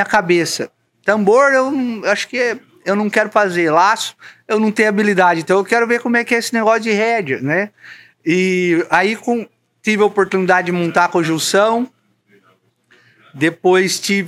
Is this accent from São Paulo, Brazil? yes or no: yes; São Paulo, Brazil; Como eu sou do estado de São Paulo, a gente tem um número muito grande lá de quarto de milha